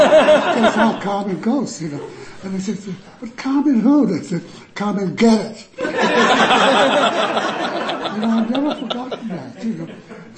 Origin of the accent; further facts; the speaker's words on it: Samoa; now in Australia; Well, I came from Samoa, and I didn't open anything. I worked at a tram in those days. This is during the 50s, you know.